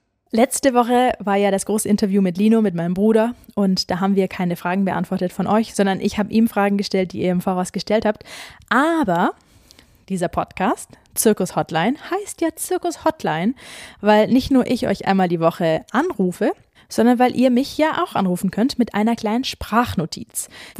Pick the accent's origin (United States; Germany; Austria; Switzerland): Germany; Baden-Württemberg; Ich bin dann ja fast bei mir wieder zu Hause, denn ich komme ja aus Baden-Württemberg. Mannheim ist direkt um die Ecke